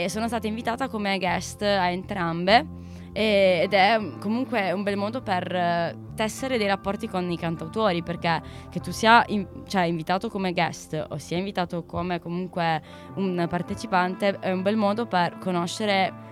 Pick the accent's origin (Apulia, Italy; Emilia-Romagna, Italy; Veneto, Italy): Apulia, Italy; Bari; io sono di Bari